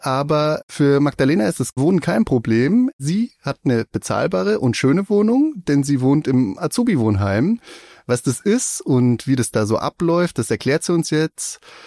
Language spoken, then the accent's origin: German; Munich, Bavaria, Germany; born or raised there; moved away